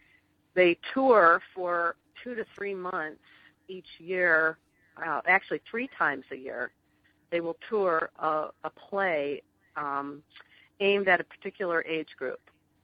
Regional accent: Skokie, Illinois, United States; Well, I grew up in Skokie, Illinois, and I got out of there as fast as I could

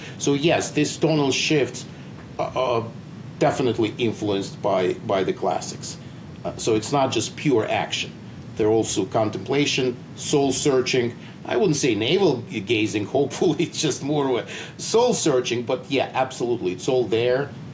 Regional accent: Azerbaijan; first language Russian; English is a second language; Azerbaijan was extremely international, and my first language was Russian. I spoke Russian, and most of the people in Azerbaijan spoke Russian, especially since it was all part of the Soviet Empire, so Russian was mandatory.

